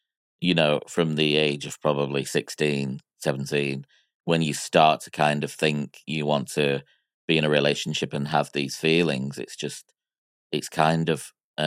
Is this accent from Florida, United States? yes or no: yes; Miami, Florida, United States; born there; I was born in Miami in 1982.